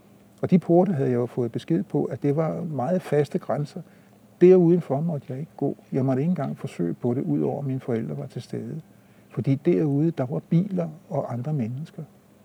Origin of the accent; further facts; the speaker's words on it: Copenhagen, Capital Region of Denmark, Denmark; Vi vidste jo godt dengang, at det var et arbejderkvarter. Det blev der omtalt i alle mulige sammenhæng, at jeg kom ude fra Sydhavnen af. Det var sjældent, de sagde, at jeg kom ud fra musikbyen af.